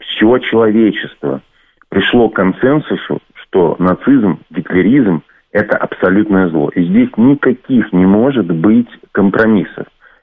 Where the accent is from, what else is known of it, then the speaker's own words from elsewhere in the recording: Belarus; как я, белорус, должен относиться